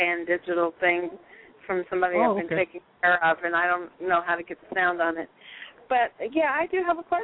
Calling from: Sacramento, California, United States; I'm still in Sacramento.

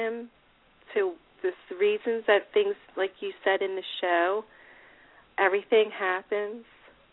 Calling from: New Jersey, United States; New Jersey.

